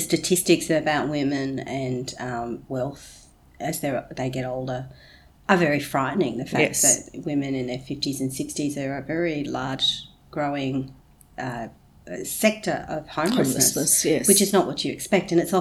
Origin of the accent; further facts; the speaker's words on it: Australia; However, me being Aussie and a lot more kind of, you know, liberal